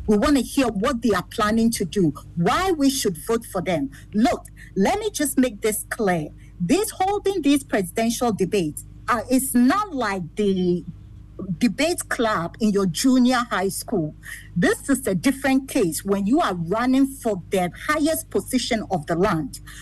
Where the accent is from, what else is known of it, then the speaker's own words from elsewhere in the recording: Ghana; I want to see a debate myself as a Ghanaian, born and raised in Ghana.